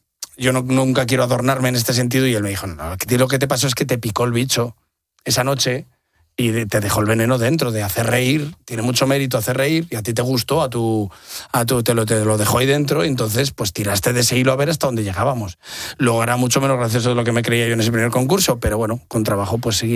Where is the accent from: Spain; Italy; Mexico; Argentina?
Spain; Casasola, Castile and León; Y fue la primera vez que fui consciente de que el nombre de mi pueblo podía ser gracioso. Casasola, es verdad que es curioso. Y sí, es Valladolid, tierra del bueno, realmente es tierra del pan, pero tierra de campos y así.